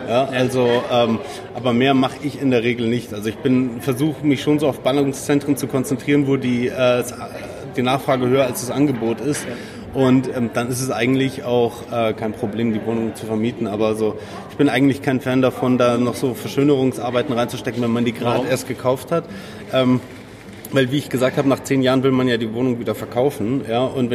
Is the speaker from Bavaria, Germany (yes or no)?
yes; Munich, Bavaria, Germany; Und ich komme aus München.